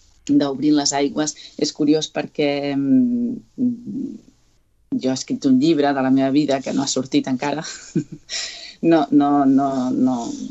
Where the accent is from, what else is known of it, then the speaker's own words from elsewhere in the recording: Sabadell, Catalonia, Spain; born there; Doncs vaig néixer aquí a Sabadell, aquí no, allà, un 5 de febrer del 1981. I vaig néixer en una família en la que hi havia el meu germà